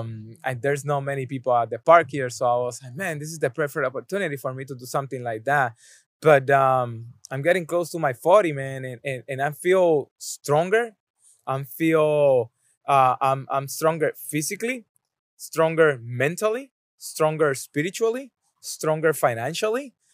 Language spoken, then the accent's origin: Spanish; Puerto Rico; yo soy boricua de pura cepa